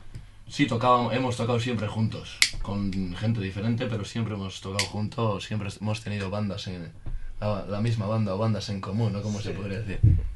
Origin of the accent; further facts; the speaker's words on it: Basque Country, Spain; al final somos todos de Arratia